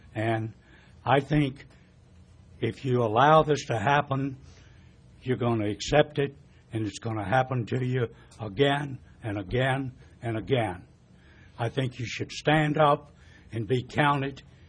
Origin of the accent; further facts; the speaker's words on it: Northern Neck, Virginia, United States; I'm from Northern Neck, Virginia.